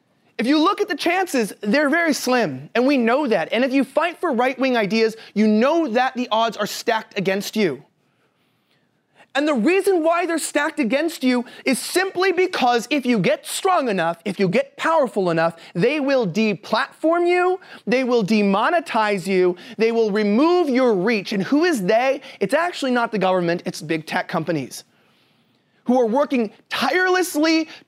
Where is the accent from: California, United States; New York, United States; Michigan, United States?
California, United States; I'm from California. We have a name for that.